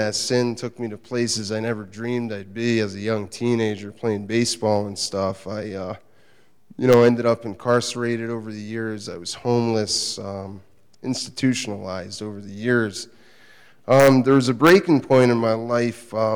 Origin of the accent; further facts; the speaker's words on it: Pennsylvania, United States; I'm 35. I'm from Eastern Pennsylvania.